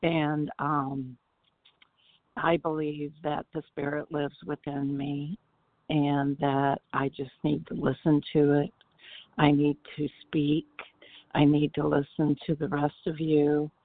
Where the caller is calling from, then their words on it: Katy, Texas, United States; compulsive overeater recovered from Katy, Texas.